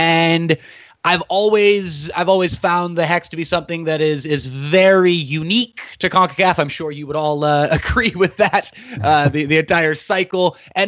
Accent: Watsonville, California, United States; growing up where I grew up, that was all there was in my hometown of Watsonville, which is a 90% Mexican-American population

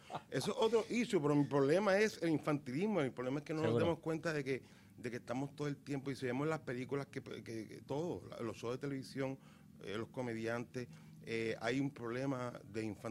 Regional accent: Puerto Rico; yo... venía de un bilingüismo y un biculturalismo como el puertorriqueño.

